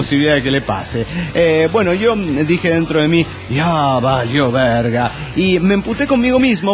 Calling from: Catepec, Mexico; de Catepec, México.

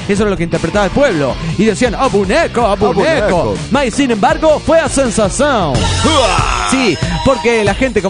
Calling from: Cochabamba, Bolivia; de Cochabamba, Bolivia.

